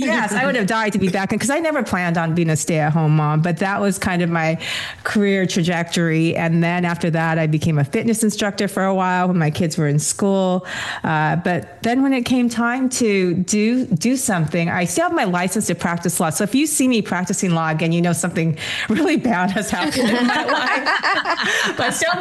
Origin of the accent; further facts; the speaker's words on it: Seattle, Washington, United States; also born or lived in South Korea; But so I'm from Washington, but I was born in South Korea, and I was orphaned.